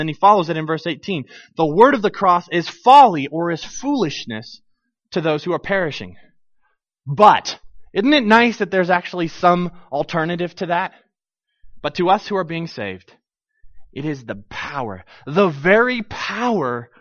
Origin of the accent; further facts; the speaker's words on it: Watertown, United States; I was from Watertown, the school I was at, so coolest thing we had was Walmart.